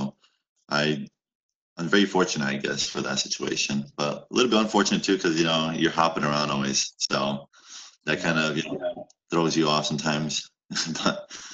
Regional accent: Waterloo, Iowa, United States; also born or lived in Bosnia; now in South Korea; Okay, so my family's from Bosnia, but we moved to Iowa when I was in middle school. So we're from Iowa, Waterloo, Iowa. But now I'm in South Korea, as you know.

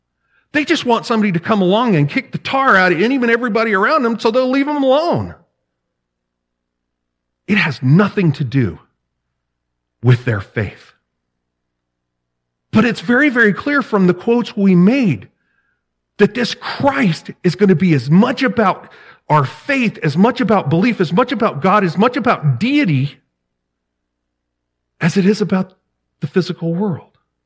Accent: the South, United States; And I'm sorry, I hate to say that, being a Southerner.

